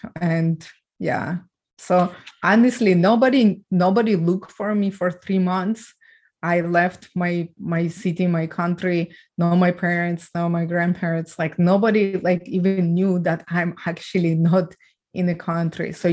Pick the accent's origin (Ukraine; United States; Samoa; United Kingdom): Ukraine; English is a second language; Ukraine. I'm from Ukraine.